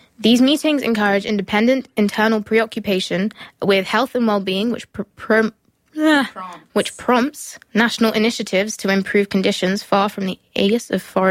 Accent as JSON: {"language": "English", "country": "United Kingdom", "said": "I'm British."}